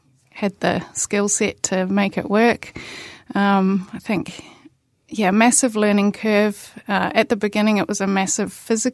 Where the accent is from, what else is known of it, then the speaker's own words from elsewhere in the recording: Warkworth, Auckland, New Zealand; moved away as an adult; now in Dunedin, New Zealand; So I am originally from the North Island, north of the north. Grew up in Warkworth area, which is now part of Greater Auckland. Moved to Dunedin during COVID times.